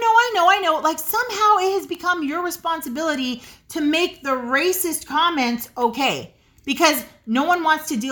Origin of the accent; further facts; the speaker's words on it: United States; And yes, we are absolutely 100% American.